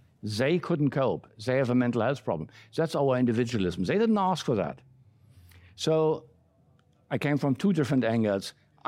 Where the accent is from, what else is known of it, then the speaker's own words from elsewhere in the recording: Berlin, Germany; English is a second language; In brackets, I grew up in West Berlin. That will not tell you very much. It was an island surrounded by East Germany, by a communist country.